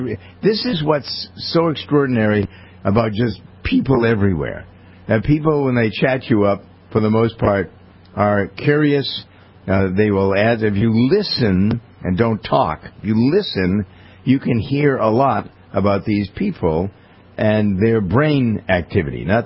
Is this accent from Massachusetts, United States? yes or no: yes; Boston, Massachusetts, United States; when I told them I was from the Boston area, the guy says to me, "Are you Irish?"